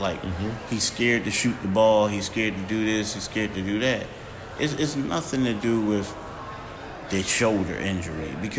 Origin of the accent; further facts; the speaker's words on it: Philadelphia, United States; I live in South Jersey. You know, we're from the Philly area.